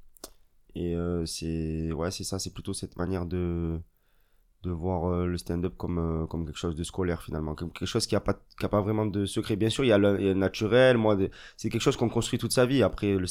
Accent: Marseille, Provence-Alpes-Côte d'Azur, France; now in Paris, France; Voilà, je suis marseillais. J'ai fait mes études, tout mon cursus scolaire dans le 6e. Et après, je suis monté à Paris pour mon école d'ingénieur.

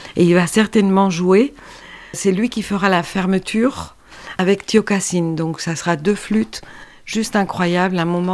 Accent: Paraguay; French is a second language; je suis originaire de l'Amazonie paraguayenne.

